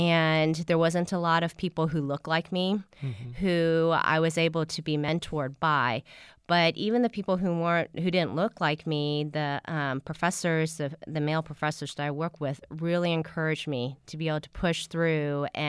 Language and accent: English; Houston, Texas, United States; born or raised there